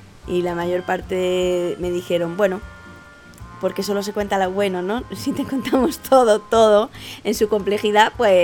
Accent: Spain; now in Costa Rica; vivo en Costa Rica desde hace 6 años. Emigré desde España

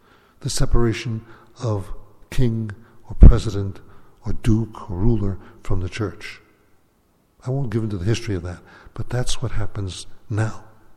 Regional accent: United States; Actually, I'm very American. I love my country.

